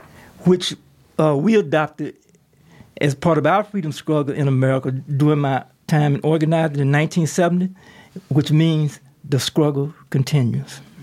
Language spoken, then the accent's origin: English; Georgia, United States; born there; I was born in Georgia. And I was born during the time of segregation, you know, the racist South, we used to call it.